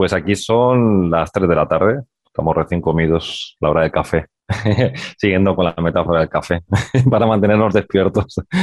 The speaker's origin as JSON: {"language": "Spanish", "town": "Madrid", "region": "Community of Madrid", "country": "Spain", "tie": "born or raised there", "also_born_or_lived": "Barcelona", "said": "los que somos de Madrid, que no somos de Madrid, somos de todos los lados. Porque yo nací en Barcelona, me crié en Madrid, de familia de Toledo y de Asturias."}